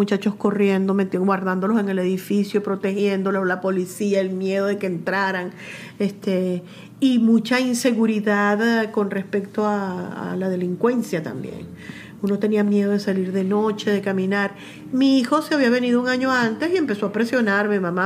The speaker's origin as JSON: {"language": "Spanish", "country": "Venezuela", "said": "qué chévere somos los venezolanos."}